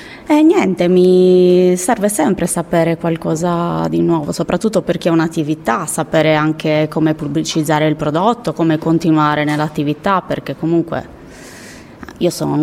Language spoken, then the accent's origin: Italian; Nughedu Santa Vittoria, Sardinia, Italy; sono di Nughedu, Santa Vittoria, e ho un'attività da un anno quasi